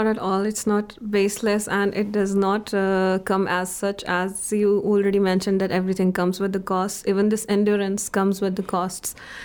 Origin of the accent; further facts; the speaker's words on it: Jammu and Kashmir, India; moved away as an adult; now in Iran; I'm actually from Kashmir, but I have been living in Iran for like last 11, 12 years now